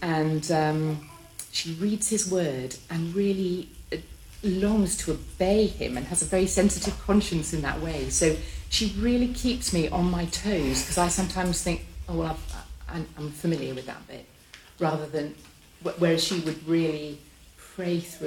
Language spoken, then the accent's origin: English; Yorkshire and the Humber, United Kingdom; I come from Yorkshire, which is God's great county. And my favourite place in the whole world. Anyway, you wouldn't find that out from my accent, so that's why I put that out there. I'm from Yorkshire.